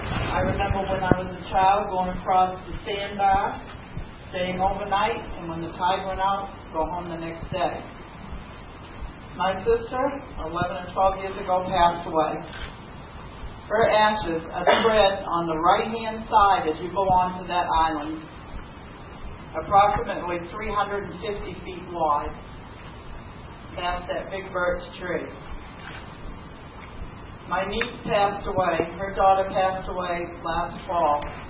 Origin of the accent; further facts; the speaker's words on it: Belfast, United States; I grew up in Belfast